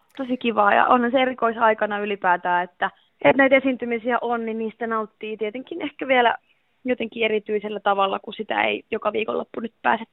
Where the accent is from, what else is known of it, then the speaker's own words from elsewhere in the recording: Northern Finland, Finland; Vähän pohjoisemmasta Suomesta